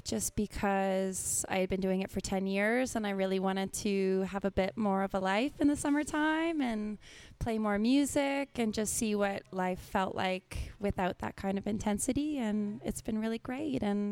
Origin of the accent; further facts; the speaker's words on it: Toronto, Ontario, Canada; now in Revelstoke, Canada; I'm originally from Toronto, city girl at heart. But once I realized what life felt like out of the city, I haven't come back since.